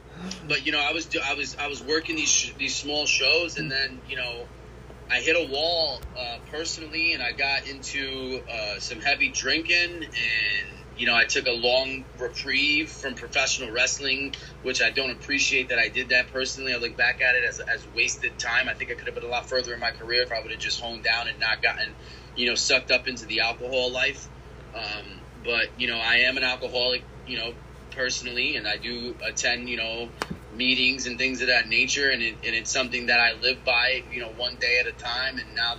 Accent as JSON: {"language": "English", "town": "Bronx", "region": "New York", "country": "United States", "tie": "born or raised there", "said": "I'm born and raised in the Bronx, brother. You can't be coming at me. I'm a diehard Yankee fan."}